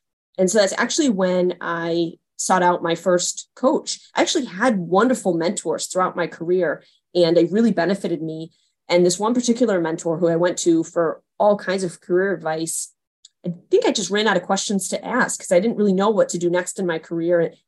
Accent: Massachusetts, United States; No, yeah, born and raised in Massachusetts.

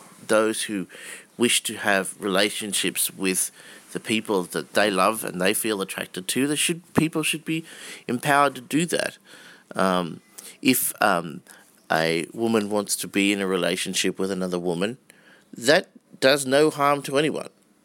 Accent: Australia; As an Australian white heterosexual male

